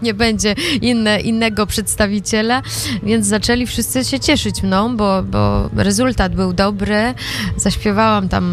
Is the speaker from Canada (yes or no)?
no; Trakai, Vilnius County, Lithuania; Urodziłam się tu w Wilnie, to znaczy tak bardziej chyba w Trokach, bo jestem z Trok. Mieszkam na dany moment w Trokach, tam gdzie i moi rodzice.